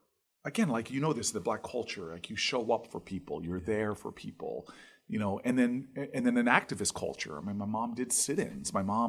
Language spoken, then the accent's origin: English; Harrington Park, New Jersey, United States; Like, I grew up in the town I grew up in Harrington Park.